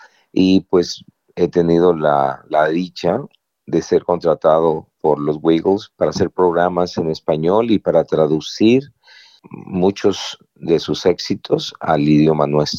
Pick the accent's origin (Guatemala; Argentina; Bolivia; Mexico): Mexico; en México, que en mi país